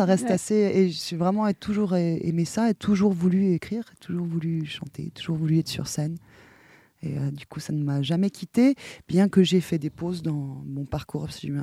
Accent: Switzerland; moved away as an adult; now in France; moi je viens de Suisse. Je suis partie à Paris il y a maintenant longtemps. Je suis arrivée à Paris en 2008 et je vis dans les environs de Paris maintenant, mais en fait depuis je ne suis pas retournée en Suisse et je suis plutôt dans le 77.

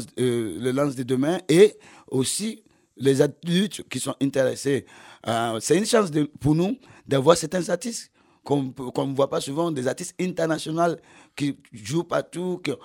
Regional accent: Nigeria; first language en; French is a second language; now in Benin; moi, je suis du Nigeria, je suis anglophone, mais j'ai quitté le Nigeria pour le Bénin. J'ai appris à parler français, le Bénin.

